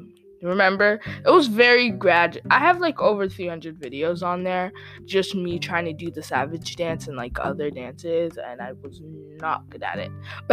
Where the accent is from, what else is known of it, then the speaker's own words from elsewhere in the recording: Ghana; I'm from Ghana. And actually, no, I'm not born in Africa. I'm sorry. I'm originated from Africa. So yeah, I know how to do Afrobeat dances.